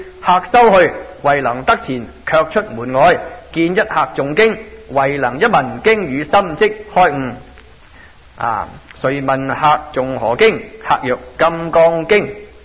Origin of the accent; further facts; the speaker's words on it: Guangdong, China; 所以变成我们作为广东人呢